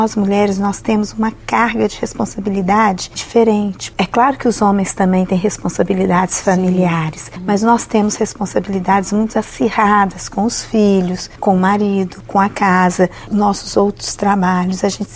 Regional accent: Conselheiro Pena, Minas Gerais, Brazil; Importante citar aqui na minha terra, Conselheiro Pena

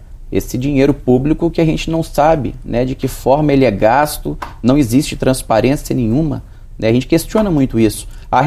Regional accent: Minas Gerais, Brazil; eu como mineiro, né, moro em Minas Gerais, a gente precisa que o nosso estado dê certo

